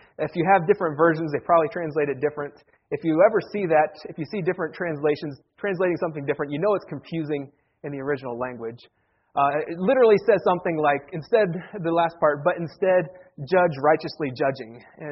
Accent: Ohio, United States; I grew up in Wayne County, Ohio, and our fair always fell.

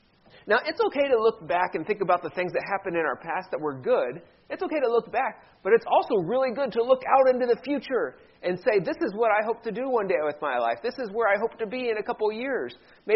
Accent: Ohio, United States; I remember last week standing up here and talking about my hometown favorite, Cleveland Cavaliers. I grew up just 45 minutes south of Cleveland

